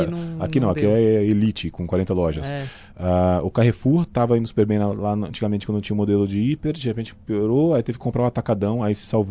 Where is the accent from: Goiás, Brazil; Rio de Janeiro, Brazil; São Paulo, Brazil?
Goiás, Brazil; é em Anápolis, lá do lado de Goiânia, do lado da minha terra natal.